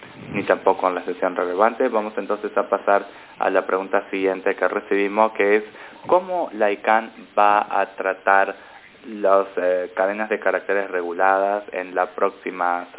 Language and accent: Spanish; Bangladesh; Soy de Bangladesh.